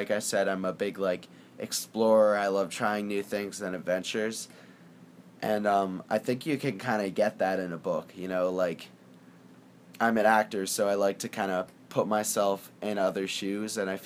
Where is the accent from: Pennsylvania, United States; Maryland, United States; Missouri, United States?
Maryland, United States; Annapolis; I'm from Annapolis, Maryland